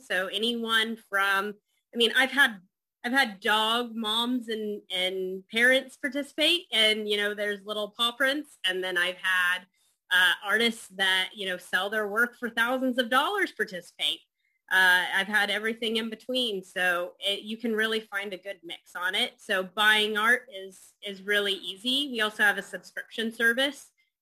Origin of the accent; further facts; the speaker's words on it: Wichita, Kansas, United States; also born or lived in New York / Texas; now in Springfield, United States; I grew up in Wichita, Kansas.